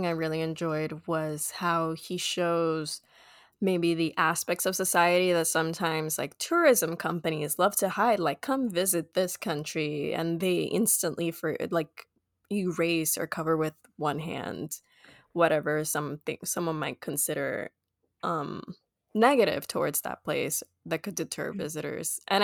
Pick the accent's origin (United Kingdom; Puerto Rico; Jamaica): Puerto Rico; I'm from Puerto Rico, so a completely different culture